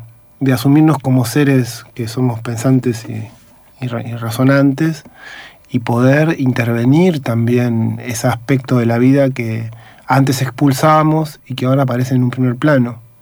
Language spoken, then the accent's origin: Spanish; Tigre, Buenos Aires Province, Argentina; Yo soy de Zona Norte y de Tigre